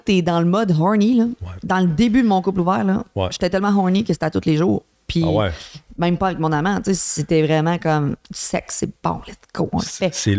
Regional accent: Quebec, Canada; Je viens de la Beauce, les gens.

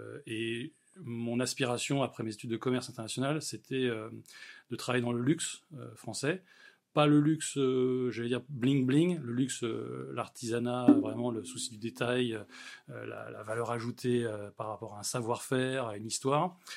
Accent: Grand Est, France; born there; j'ai 52 ans, je suis marié, j'ai trois enfants, trois garçons. Je suis né en Alsace, donc pas bourguignon de souche. Et en plus, pas totalement français, puisque mon père est français, ma mère est allemande.

